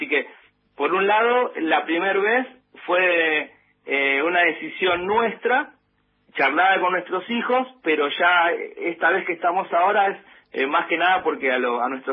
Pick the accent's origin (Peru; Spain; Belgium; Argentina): Argentina; Tierra del Fuego; somos de Tierra del Fuego, residimos ahí